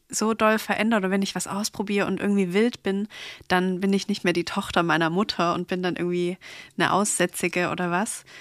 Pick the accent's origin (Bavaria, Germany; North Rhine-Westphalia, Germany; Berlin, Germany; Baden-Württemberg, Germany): Baden-Württemberg, Germany; Stuttgart; ich komme aus Stuttgart.